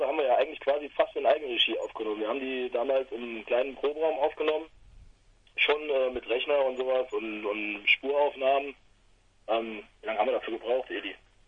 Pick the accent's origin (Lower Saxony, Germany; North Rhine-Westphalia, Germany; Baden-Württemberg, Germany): North Rhine-Westphalia, Germany; Siegen; Ich komme aus Siegen, mittlerweile wieder.